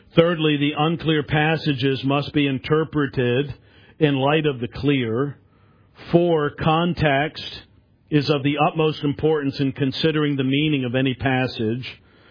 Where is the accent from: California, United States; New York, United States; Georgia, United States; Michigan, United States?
New York, United States; Now, I'm from New York. In New York, it was almost easier in some ways to be a Christian because so few people even professed it.